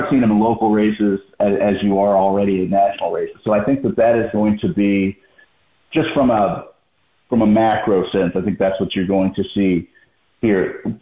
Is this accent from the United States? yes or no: yes; Alabama, United States; I was from Baldwin County, but Mobile was the closest city